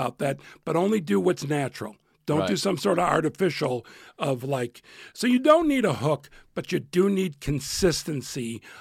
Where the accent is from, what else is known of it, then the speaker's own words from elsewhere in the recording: Chicago, Illinois, United States; now in New York, United States; I was a local. I mean, I was from Chicago, but I was living in New York.